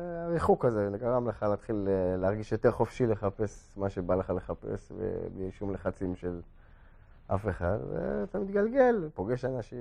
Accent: Rehovot, Central District, Israel; רחובות. הורים היו, אבא היה מסורתי. נפטר כשאני הייתי יחסית צעיר, בגיל 18. ואני אף פעם לא היה לי חיבור לדת.

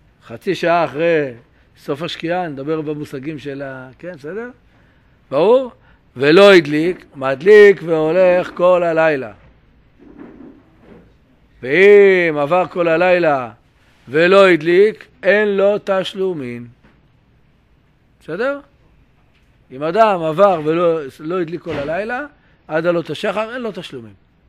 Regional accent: Jerusalem, Jerusalem District, Israel; אנחנו ירושלמים ותיקים

